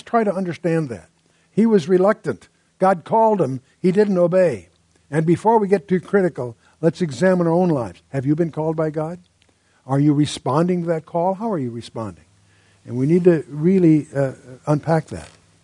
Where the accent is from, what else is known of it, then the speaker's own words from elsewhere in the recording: United States; I'm an American